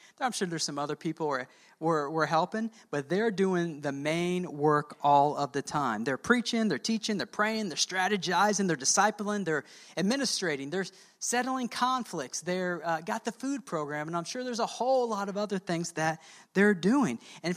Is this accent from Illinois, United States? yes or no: yes; Rantoul, Illinois, United States; moved away; When I go back to my hometown, we were just back there a couple weeks ago, I feel like a part of me is still a part of that community. However, I'm not a part of that community of Rantoul, Illinois anymore. We've been gone for 12 years.